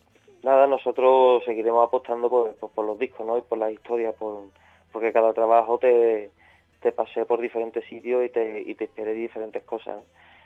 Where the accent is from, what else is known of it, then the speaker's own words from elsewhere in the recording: Jerez de la Frontera, Andalusia, Spain; yo al fin y al cabo soy de Jerez, aunque la banda sea de Sevilla, y he crecido con eso, los carnavales de Cádiz cerca.